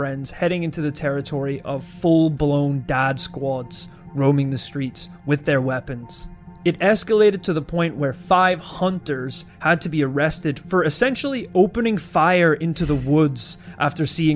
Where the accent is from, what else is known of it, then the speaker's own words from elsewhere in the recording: United States; born there; I was born in America. But I don't remember gunfire being a huge part of it.